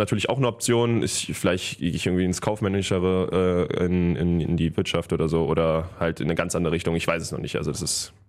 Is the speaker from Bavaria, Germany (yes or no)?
no; North Rhine-Westphalia, Germany; now in Cologne, Germany; durch meine Heimat, hier auch aus dem Bergischen Land und okay, wenn ich jetzt gerade auch in Köln wohne